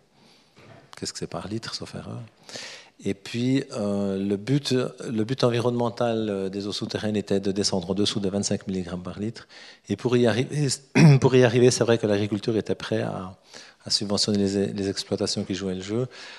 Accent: Switzerland; chez nous en Suisse

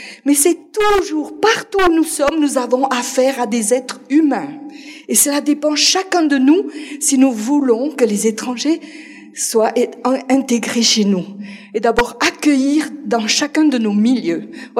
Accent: France; je viens pas de Syrie, je viens du sud-ouest de la France, de la minorité protestante du sud-ouest de la France.

